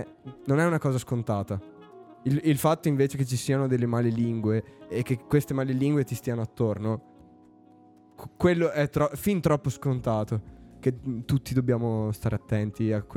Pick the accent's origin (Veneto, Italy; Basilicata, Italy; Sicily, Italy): Veneto, Italy; Padova; perché dalle mie parti, provincia, Padova, Veneto, tu ce la fai, tu fai una roba figa.